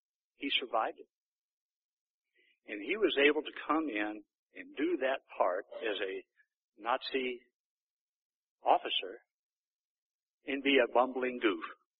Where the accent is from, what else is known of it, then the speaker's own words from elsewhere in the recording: Texas, United States; I've already mentioned that I'm a Texican. Well, you know, you can't be born and raised in Texas and not have that be an impact in your life.